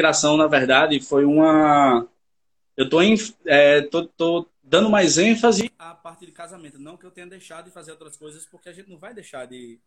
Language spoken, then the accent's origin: Portuguese; Recife, Pernambuco, Brazil; now in Juazeiro do Norte, Brazil; É, sou recifense, moro na cidade de Juazeiro do Norte, no Ceará.